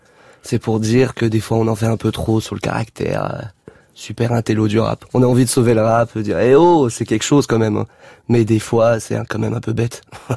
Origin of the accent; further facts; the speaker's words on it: Aulnay-sous-Bois, Île-de-France, France; Je suis content qu'aujourd'hui ça marche pour moi et de pouvoir dire ouais, je viens d'Aulnay-sous-Bois, lourd.